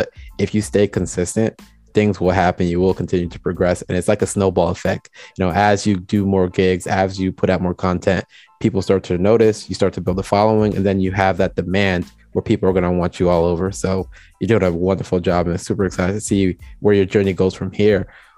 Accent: Jamaica; Hey, so, I'm Jamaican, so big up to the Caribbean, man.

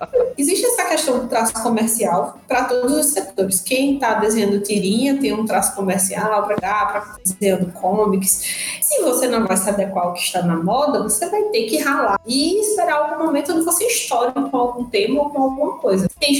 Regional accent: Maceió, Alagoas, Brazil; Eu percebo isso porque eu sou do Maceió, e toda vez que eu vou para qualquer lugar do Brasil

